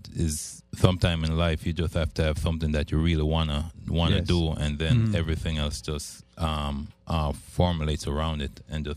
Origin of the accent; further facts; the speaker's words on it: Jamaica; now in United States; I'm from Jamaica. I used to walk. I used to walk with no shoes, and then having to come to America